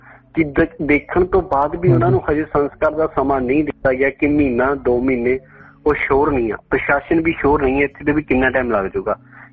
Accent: Nawanshahr, Punjab, India; ਮੈਂ ਨਵਾਂਸ਼ਹਿਰ ਜ਼ਿਲ੍ਹੇ ਤੋਂ ਬਿਲੋਂਗ ਕਰਦਾ

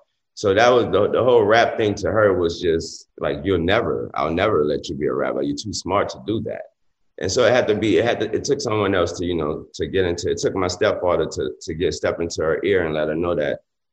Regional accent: New Orleans, Louisiana, United States; I grew up in New Orleans. I grew up in New Orleans.

